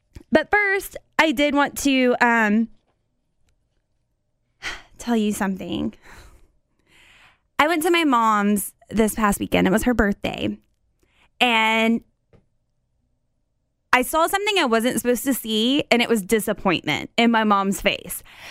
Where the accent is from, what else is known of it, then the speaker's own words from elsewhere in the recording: the South, United States; But my mom, we're from the South.